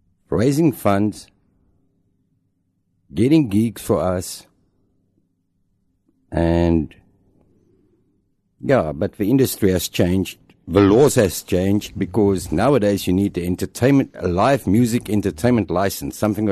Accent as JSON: {"language": "English", "town": "Springs", "region": "Gauteng", "country": "South Africa", "tie": "born or raised there", "said": "I was born in 1968 in Springs. And growing up in South Africa, like it was, didn't gel with me."}